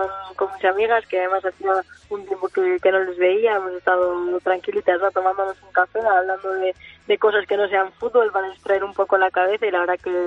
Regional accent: Urnieta, Basque Country, Spain; De Urnieta.

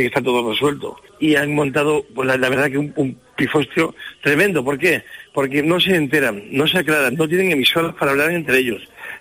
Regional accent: Badajoz, Extremadura, Spain; Nosotros vamos en coche, porque somos de aquí de Badajoz

